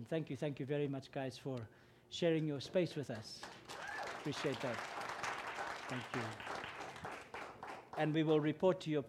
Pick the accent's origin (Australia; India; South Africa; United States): South Africa; first language Afrikaans; English is a second language; They taught it to us in my mother tongue, which is Afrikaans. English is not my first language.